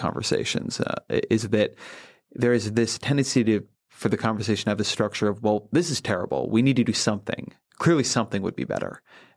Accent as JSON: {"language": "English", "region": "California", "country": "United States", "tie": "born or raised there", "said": "I grew up in Southern California, it's like to Catalina Island, which is just a little island off the coast off the coast in California."}